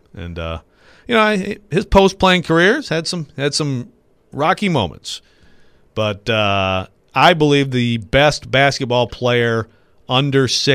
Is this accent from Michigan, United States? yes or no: yes; Michigan, United States; People know, like, that I'm originally from Michigan.